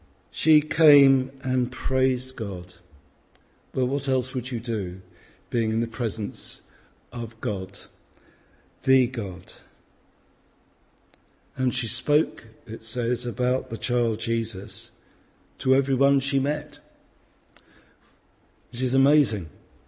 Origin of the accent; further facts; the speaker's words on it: United Kingdom; Perhaps that's us being British.